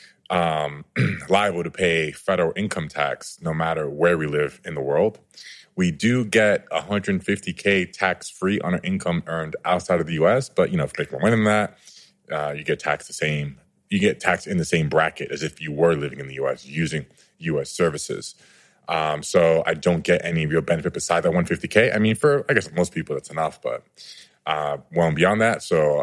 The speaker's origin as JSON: {"language": "English", "town": "New York City", "region": "New York", "country": "United States", "moved": "yes", "said": "they assumed, because I was from New York City, not just the U.S., I was wealthy, right?"}